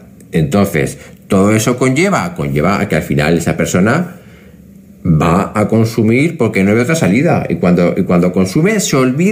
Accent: Zaragoza, Aragon, Spain; yo soy de Zaragoza. Fui a Zaragoza y la sede de la asociación está justo en la calle, en la misma calle donde yo me crié, en casa de mis abuelos, justo al lado del portal.

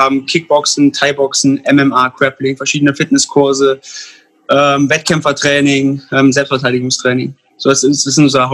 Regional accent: Koblenz, Rhineland-Palatinate, Germany; Ich komme aus Koblenz. Das ist die schönste Stadt in Rheinland-Pfalz.

